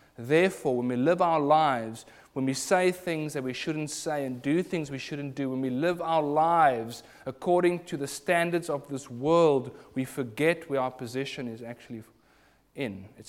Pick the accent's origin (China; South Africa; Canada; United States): South Africa; embarrassed to be a South African, because they're just not clever sometimes.